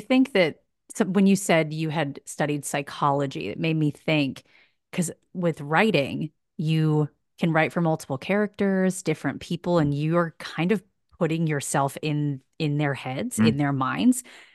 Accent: East Coast, United States; now in California, United States; I'm from the East Coast too, but I guess growing up, we would. My brothers and I just always wanted to come to California on a vacation because we obviously liked it.

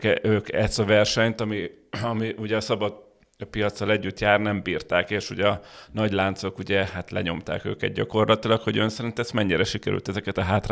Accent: Ajka, Veszprém County, Hungary; én egy kisvárosba, Ajkáról származok

